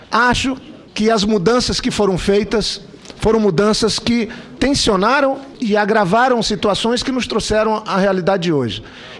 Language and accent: Portuguese; Amazon, Brazil; A floresta, eu sou da Amazônia, de pai, mãe e avô.